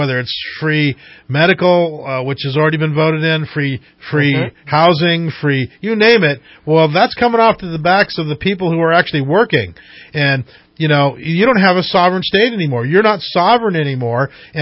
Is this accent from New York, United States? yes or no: no; Yreka, California, United States; born there; also born or lived in Riverside / San Francisco; I was born in Yreka, but I've lived in Riverside, I've lived in San Francisco.